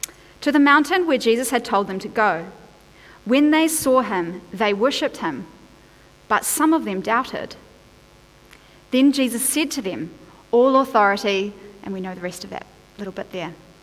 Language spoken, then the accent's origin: English; Whangaparaoa, Auckland, New Zealand; because I was raised in Whangaparoa, so I very much grew up in the shadow of that maunga and on the beaches of the Waitemata.